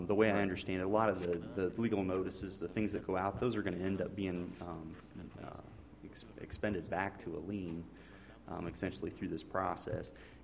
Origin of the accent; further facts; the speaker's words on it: Ashley, United States; So I was born and raised up in the Ashley area